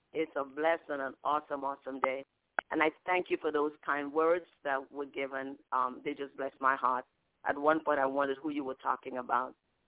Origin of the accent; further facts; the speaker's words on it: Trinidad, Trinidad & Tobago; moved away; and I came to this country maybe 45 years ago, or just a little more than 45 years ago. And when I came from Trinidad to this country, university in the Caribbean is really very difficult.